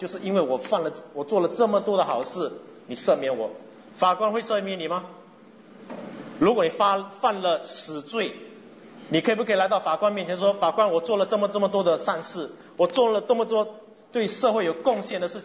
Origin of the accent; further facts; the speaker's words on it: Singapore; 我们新加坡人通常没有饥饿超过一两天